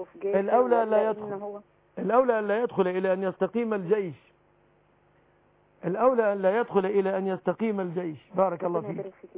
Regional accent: Egypt; بلادنا مصر

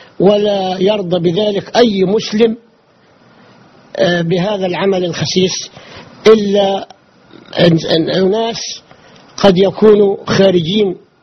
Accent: North Sinai, Egypt

